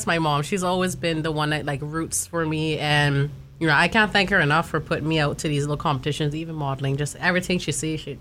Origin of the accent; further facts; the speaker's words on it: Cayman Brac, Cayman Islands; I am from the Cayman Islands, but I was born and raised in Cayman Brac.